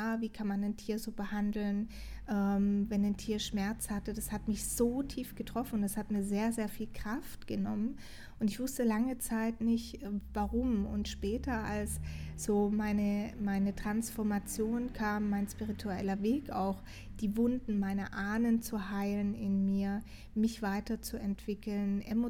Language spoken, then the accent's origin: German; Portugal; ich komme aus Portugal